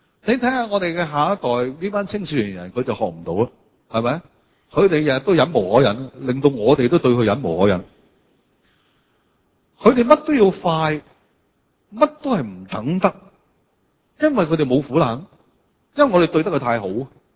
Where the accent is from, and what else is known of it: China